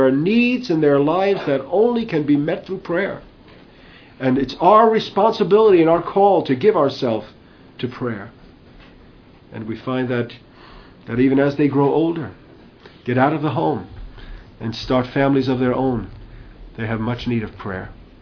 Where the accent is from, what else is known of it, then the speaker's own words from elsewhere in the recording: Medford, New York, United States; I grew up in Medford, Long Island, and went to school out there, and there was this fellow, Vinny.